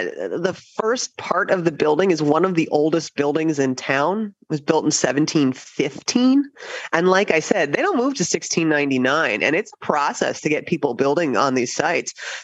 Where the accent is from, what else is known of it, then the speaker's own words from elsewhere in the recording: New Jersey, United States; now in Williamsburg, United States; No, I'm from New Jersey.